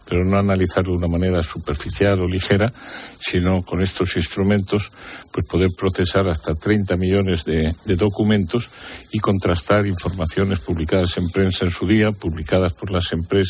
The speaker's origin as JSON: {"language": "Spanish", "country": "Spain", "said": "siendo español"}